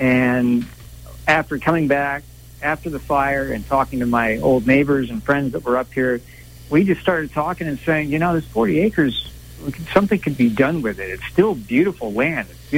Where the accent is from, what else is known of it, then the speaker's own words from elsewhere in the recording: Magalia, California, United States; I grew up in Magalia. I went to school in Paradise, was a graduate in 1986. Lived here again for a few more years after college.